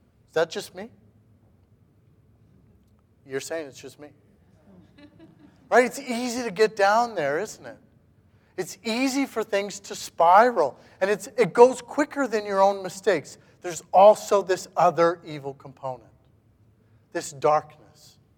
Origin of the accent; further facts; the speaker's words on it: Saskatchewan, Canada; I grew up in Saskatchewan, and so we had a lot of, you know, dirt roads.